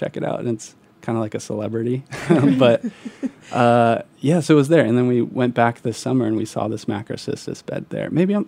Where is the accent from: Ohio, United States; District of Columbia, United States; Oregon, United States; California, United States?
California, United States; Yeah, so I grew up in California, so I grew up with these, I think I took it for granted back then, but the beautiful giant kelp forests